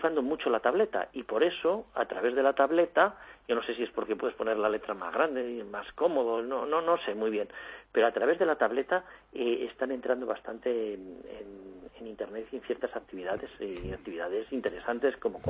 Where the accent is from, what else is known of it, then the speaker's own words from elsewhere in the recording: Spain; los españoles tenemos que estar como orgullosos, ¿no? Porque barre el móvil, pero también somos el país de Europa con más smartphones.